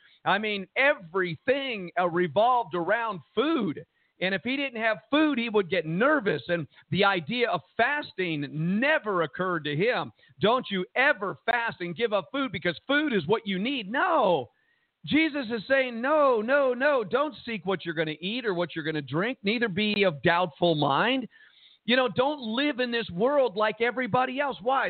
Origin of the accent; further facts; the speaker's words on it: Jersey City, New Jersey, United States; I mean, I grew up in Jersey City, New Jersey, eating Worcestershire sauce sandwiches.